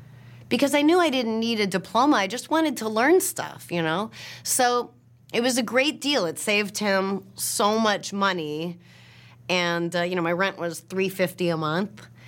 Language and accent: English; New Hampshire, United States; Yeah, well, I knew that I was funny, and because it's how I got through the day growing up in New Hampshire.